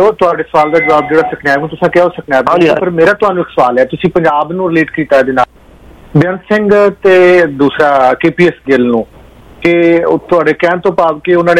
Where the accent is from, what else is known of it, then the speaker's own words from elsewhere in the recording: Punjab, India; ਮੈਂ ਪੰਜਾਬ ਦੇ ਪਿੰਡਾਂ ਦਾ ਜੰਮਿਆ ਪਲਿਆ, ਬਾਡਰ ਏਰੀਏ 'ਚ ਮੇਰਾ ਪਿੰਡ ਹੈ